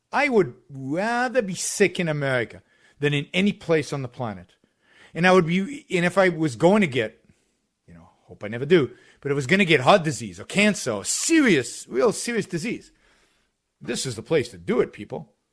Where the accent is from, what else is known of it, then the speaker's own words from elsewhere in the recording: Israel; now in United States; Let me just say this. I was born and raised in Israel. Many of you know that.